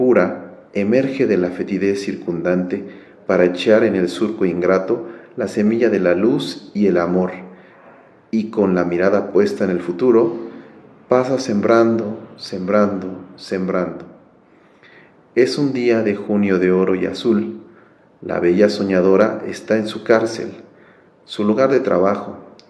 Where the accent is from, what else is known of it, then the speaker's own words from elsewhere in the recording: Mexico City, Mexico; de la Ciudad de México.